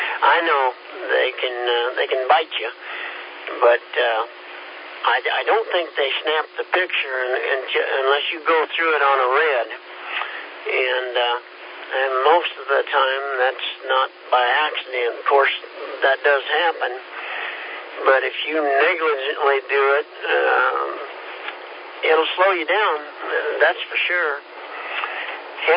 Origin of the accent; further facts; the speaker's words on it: Pittsburgh, Kansas, United States; Well, we're immigrants from Pittsburgh, Kansas